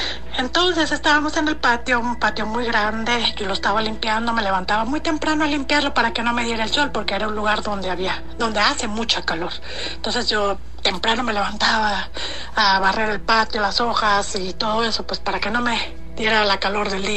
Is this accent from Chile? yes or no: no; Mexico; now in Denver, United States; Yo soy de México.